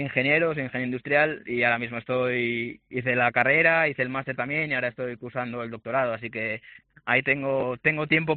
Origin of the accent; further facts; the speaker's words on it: San Sebastián, Basque Country, Spain; tiene pinta que en mi tierra, porque ya para el 16 de junio, así que a partir de ahí, pues yo creo que caerá en San Sebastián.